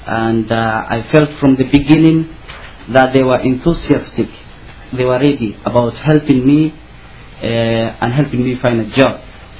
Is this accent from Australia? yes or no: no; Kenya; English is a second language; moved away as an adult; now in Minnesota, United States; This program has helped me personally tremendously to start a new life here in Minnesota. I come to Minnesota from Kenya. I came here in June of 2006, that's last year.